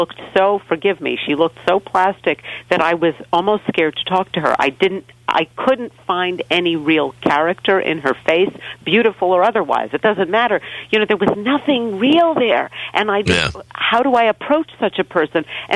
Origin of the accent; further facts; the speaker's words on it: New York, United States; I'm a New Yorker. I talk to the sidewalk.